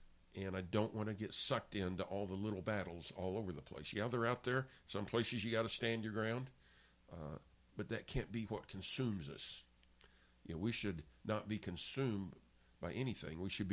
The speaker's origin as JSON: {"language": "English", "country": "United States", "tie": "born or raised there", "said": "when I was growing up in America"}